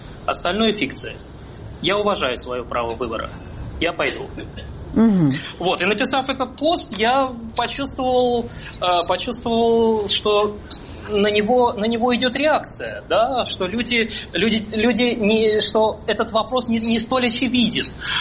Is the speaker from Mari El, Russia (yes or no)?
no; Saint Petersburg, Russia; now in Germany; в моем родном городе Петербурге